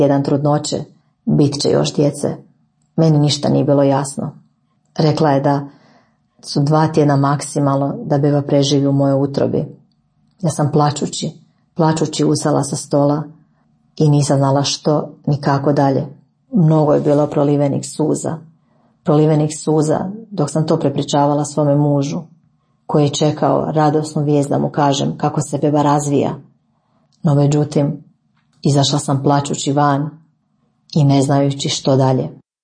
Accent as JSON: {"language": "Croatian", "town": "Slavonski Brod", "region": "Brod-Posavina County", "country": "Croatia", "said": "imam 30 godina, udana sam i dolazim iz Slavonskog Broda."}